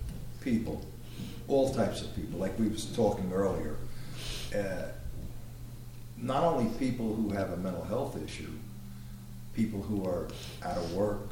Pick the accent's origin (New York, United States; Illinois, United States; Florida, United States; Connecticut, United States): New York, United States; New York City; Well, I grew up in Brooklyn, the only hunt there was not the guy you're talking about.